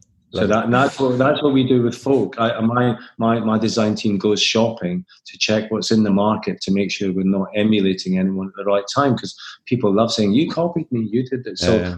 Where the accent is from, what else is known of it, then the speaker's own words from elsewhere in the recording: Scotland, United Kingdom; I don't mind being a Scot.